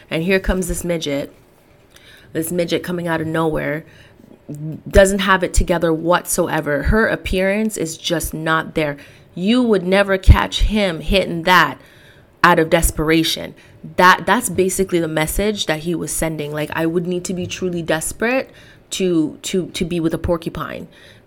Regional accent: Jamaica; And I am Jamaican and, of course, Black.

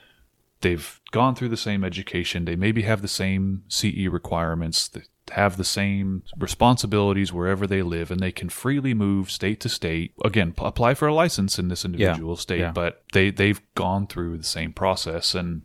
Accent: California, United States; moved away; I came from California. I work in Massachusetts, but live in Rhode Island.

